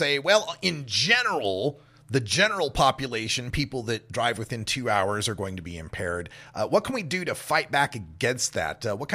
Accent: Oregon, United States; the first one comes from my home state of Oregon, where our Measure 91 mandated a earmark of money

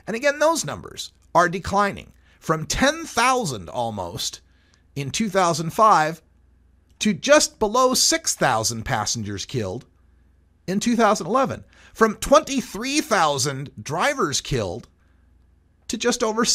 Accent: Idaho, United States; Idaho, my home state, has 75 on rural and urban interstates

